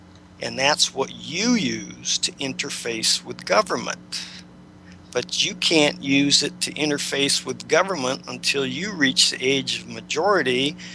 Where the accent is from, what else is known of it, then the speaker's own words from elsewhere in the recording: Ohio, United States; born there; In my case, I was born in Ohio. I would get one out of Columbus.